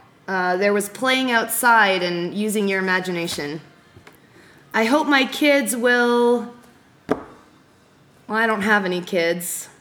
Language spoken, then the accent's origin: English; Ajax, Ontario, Canada; My hometown is Ajax, Ontario. And the best place to be there, the lakefront.